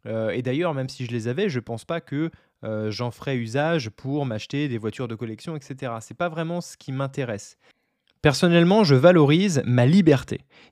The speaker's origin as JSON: {"language": "French", "country": "France", "said": "puisque je suis français"}